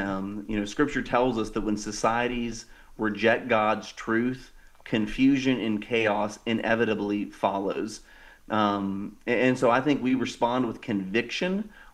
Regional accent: Florida, United States; Senator Moody from my home state of Florida

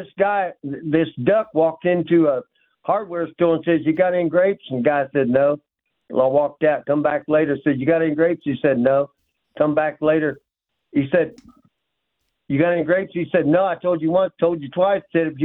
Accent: Huntington, West Virginia, United States; I'm from Huntington, West Virginia.

